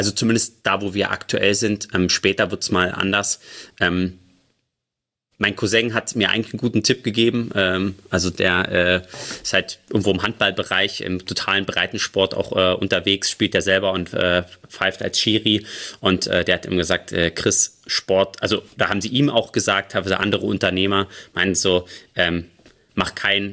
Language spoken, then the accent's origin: German; Cottbus, Brandenburg, Germany; ich komme ja eigentlich aus Cottbus